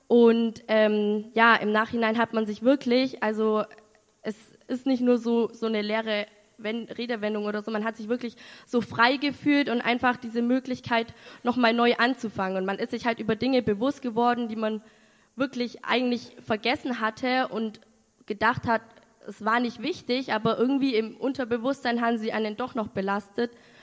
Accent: Bavaria, Germany; ich bin 19 Jahre alt und ich komme aus der Nähe von Augsburg.

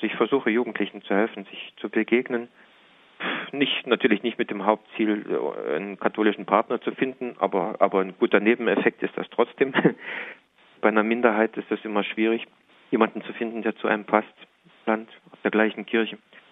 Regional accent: East Germany, Germany; Ich stamme selber aus der Diaspora, aus der ehemaligen DDR

